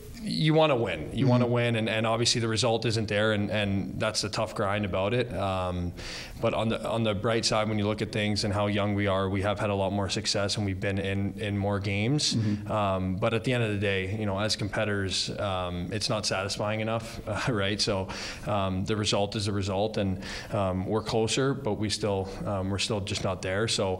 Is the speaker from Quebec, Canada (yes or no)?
no; Toronto, Ontario, Canada; I'm from Toronto, so there's a lot of hockey fans back in my hometown.